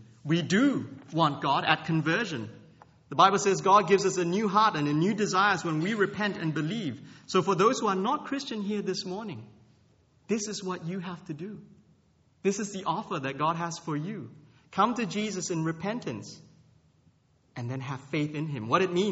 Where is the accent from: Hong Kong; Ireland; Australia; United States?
Australia; I mean, I grew up in Australia